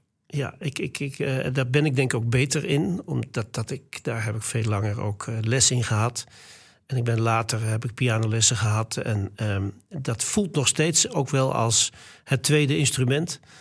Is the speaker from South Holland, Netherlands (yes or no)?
no; Barneveld, Gelderland, Netherlands; Ik kom uit Barneveld, waar mijn eerste contact met muziek, dat was via de kerk en via kerkorganisten.